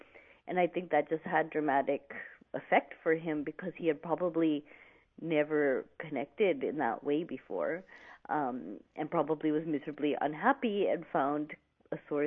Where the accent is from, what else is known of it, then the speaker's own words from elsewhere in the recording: Boston, Massachusetts, United States; And growing up in Boston, we'd say tickets to the Celtics game or a trip to Hawaii.